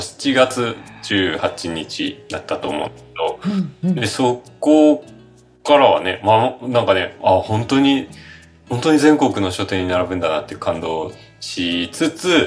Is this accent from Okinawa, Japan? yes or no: no; Asahikawa, Hokkaido, Japan; 子供たちがね、僕の実家の旭川に、確か1週間ぐらいね、泊まりに行って